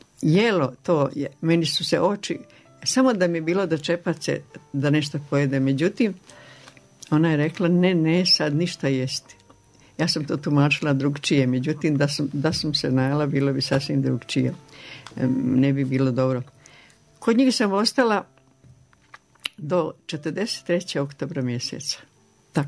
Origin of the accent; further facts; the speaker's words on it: Šumadija, Serbia; je samo bilo u tom mjestu gdje sam ja rođena. Oni su porijeklom Ličani, došli iz Like davno, kad je progon bio od Turaka. A druge porodice, dve su isto Batajića bile, baš u samoj gradni kod Topole.